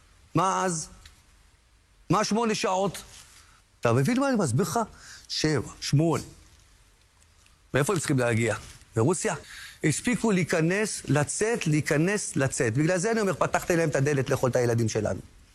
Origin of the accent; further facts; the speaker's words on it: Kiryat Ono, Central District, Israel; אנחנו, כעיקרון אנחנו מקריית אונו